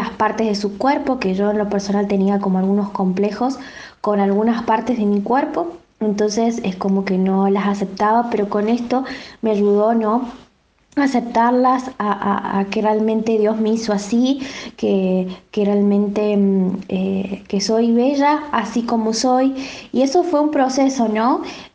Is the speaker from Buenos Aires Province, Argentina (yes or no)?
no; San Luis, Argentina; Bueno, yo soy de la provincia de San Luis, en Argentina. Tengo 30 años